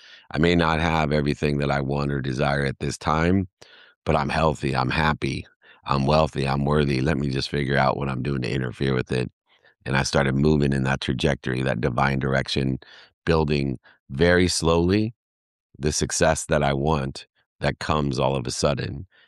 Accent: Akron, Ohio, United States; born there; I'm a Midwestern guy at heart. I was born in Akron, Ohio

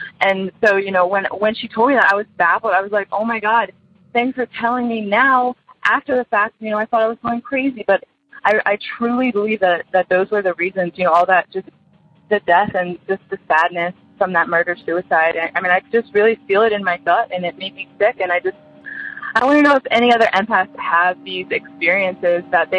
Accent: Maryland, United States; I'm from Maryland, and this story is about West Virginia.

